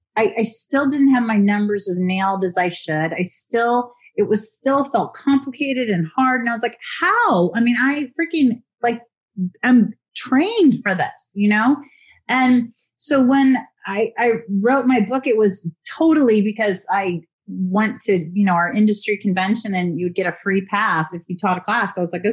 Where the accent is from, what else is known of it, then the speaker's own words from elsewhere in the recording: Pasadena, California, United States; He and I start this restaurant in Pasadena, California, which is my hometown.